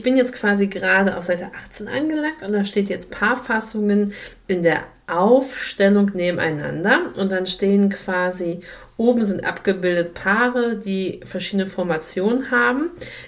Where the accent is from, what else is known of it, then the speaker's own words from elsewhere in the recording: North Rhine-Westphalia, Germany; Ja, ich aus dem Pott kenne es extrem anders.